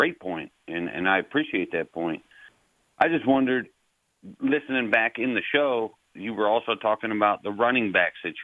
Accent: Ohio, United States; Obviously, I'm a Browns fan. I'm from Northeast Ohio.

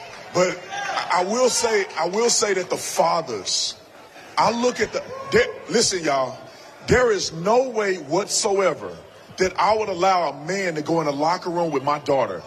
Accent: Texas, United States; When I was growing up in Texas, we played football and went to church.

